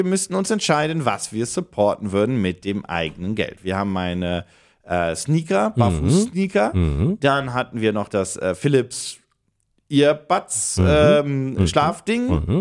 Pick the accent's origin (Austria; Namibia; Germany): Germany; Also, selbst wenn die den jetzt deutsch genannt hätten, hätte ich als Deutscher dann auch gesagt, hä?